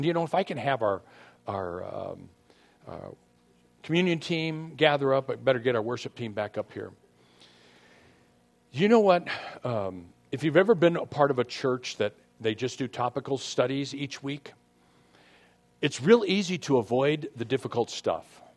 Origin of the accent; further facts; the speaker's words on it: San Diego, California, United States; we end up where I grew up in North Park. We end up down by Balboa Hospital.